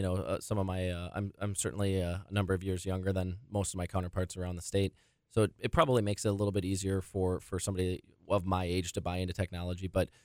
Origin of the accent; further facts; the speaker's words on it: Burlington, United States; I born and raised in Burlington, still live there to this day. I'm as big of a Burlington homer as it gets.